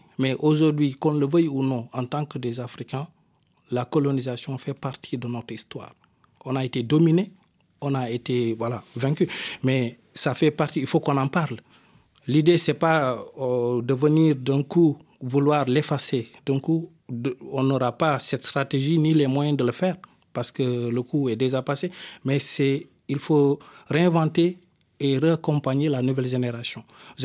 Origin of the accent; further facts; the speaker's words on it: Tambacounda, Senegal; À Tambacounda, dans ma ville natale, là où l'État nous a donné un espace pour faire le musée.